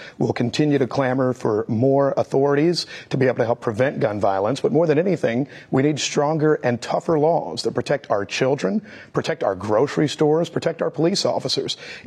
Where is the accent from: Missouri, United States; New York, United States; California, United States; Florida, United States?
Missouri, United States; You know, when I was growing up in Missouri, which has always been a state that has supported the Second Amendment